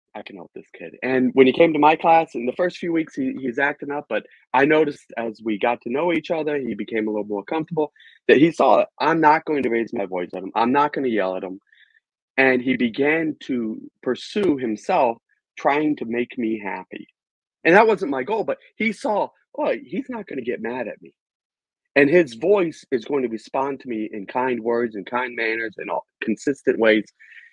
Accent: Virginia, United States; Well, I am an American. I was born and raised in Virginia and always desired to be involved with helping people.

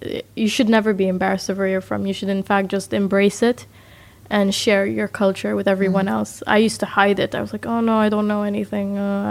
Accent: United States; born there; I'm half American. I was born in America.

